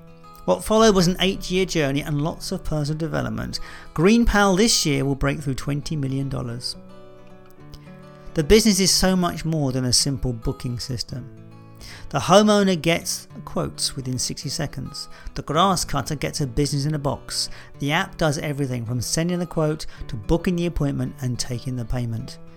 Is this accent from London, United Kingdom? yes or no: yes; London, United Kingdom; now in Scotland, United Kingdom; I'm a Brit. You see, I've got complexity. I am a Londoner living in Scotland.